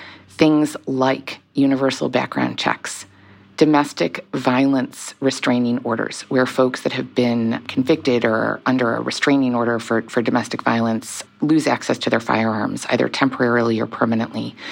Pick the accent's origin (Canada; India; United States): United States; Rhode Island; In my home state of Rhode Island